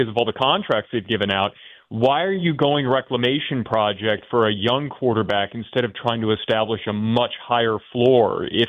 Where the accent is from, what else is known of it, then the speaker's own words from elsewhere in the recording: Louisiana, United States; born there; I was born in Louisiana, still follow the New Orleans Saints